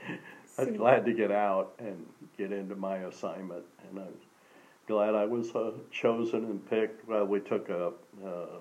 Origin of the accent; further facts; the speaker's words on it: Georgia, United States; born there; "Sir, yes, sir. I was born in Georgia."